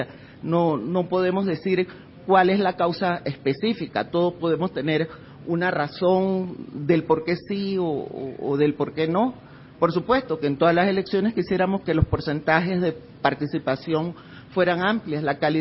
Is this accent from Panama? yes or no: yes; Panama; yo vengo de un país donde las elecciones, el votar no es obligatorio, soy panameña